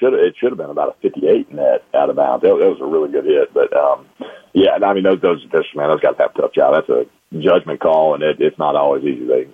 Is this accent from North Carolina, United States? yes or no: yes; North Carolina, United States; You know, for me, I think growing up in North Carolina, I went to a lot of Panthers games as a kid